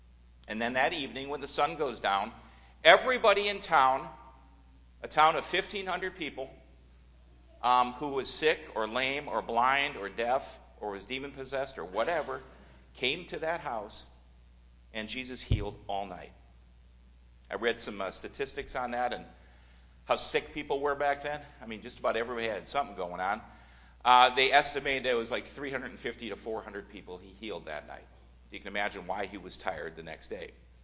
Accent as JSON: {"language": "English", "region": "Minnesota", "country": "United States", "said": "Because we're all from Minnesota, and this is what we"}